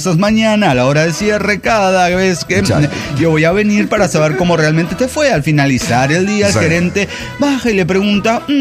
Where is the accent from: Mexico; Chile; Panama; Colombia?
Mexico; Cuernavaca, Morelos; de Cuernavaca, Morelos, México.